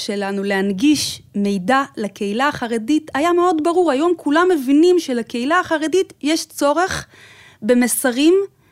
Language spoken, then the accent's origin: Hebrew; Bnei Brak, Tel Aviv District, Israel; גדלתי בבני ברק, במרכז העיר.